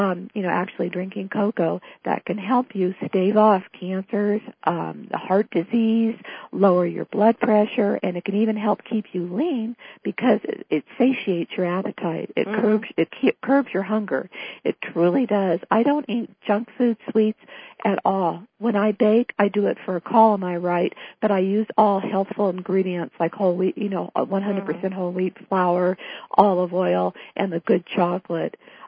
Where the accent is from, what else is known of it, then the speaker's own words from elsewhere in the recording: San Francisco, California, United States; It's an underlying theme in this book because I'm from San Francisco, the Bay Area.